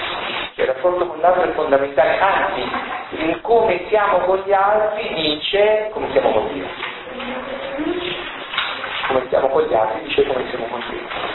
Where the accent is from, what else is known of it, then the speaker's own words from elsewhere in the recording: Apulia, Italy; Io non sono barese, e poi in più sono pugliese della parte del Taranto